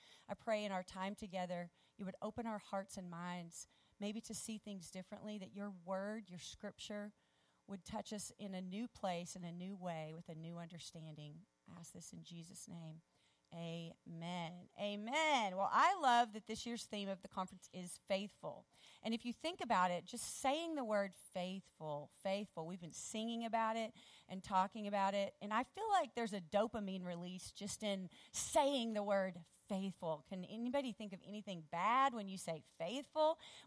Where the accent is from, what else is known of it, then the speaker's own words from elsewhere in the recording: Oklahoma, United States; So we're all from Oklahoma. We're Okies.